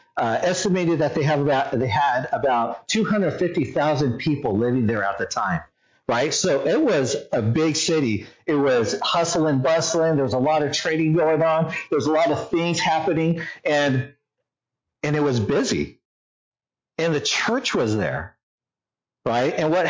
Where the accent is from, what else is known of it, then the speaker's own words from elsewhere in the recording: California, United States; I grew up in California. I love sports. I played baseball, basketball, hockey, in California.